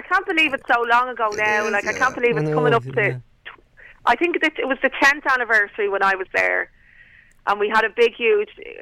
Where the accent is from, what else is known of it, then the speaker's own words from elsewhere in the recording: Clontarf, Leinster, Ireland; I didn't grow up in Kilbarrick, I grew up in Clontarf, you know.